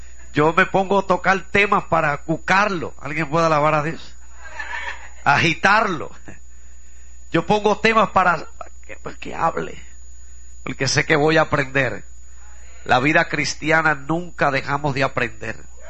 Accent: Bayamón, Puerto Rico; Yo soy de Bayamón, el pueblo del chicharrón

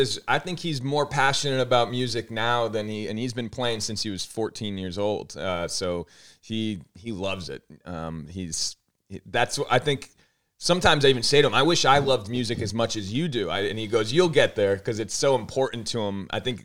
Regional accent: New Haven, Connecticut, United States; born there; Right. I was born in New Haven.

